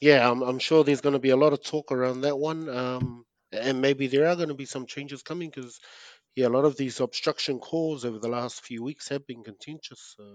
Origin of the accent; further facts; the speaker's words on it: Queensland, Australia; As a Queenslander, I don't know if you saw anything between the two fullbacks there.